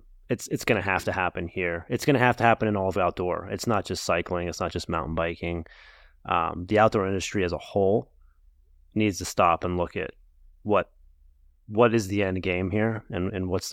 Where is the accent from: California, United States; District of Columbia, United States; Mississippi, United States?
California, United States; San Diego; Growing up in San Diego, I was one of three kids that rode mountain bikes.